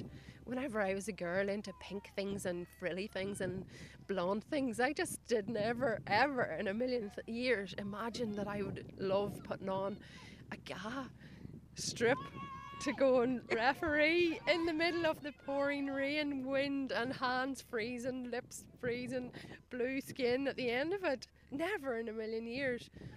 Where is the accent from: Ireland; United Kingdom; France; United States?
Ireland; Savile; people would ask, where are you from? And I would say I'm from Savile.